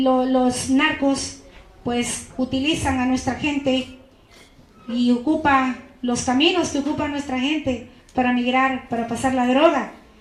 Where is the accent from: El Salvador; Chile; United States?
El Salvador; vengo de El Salvador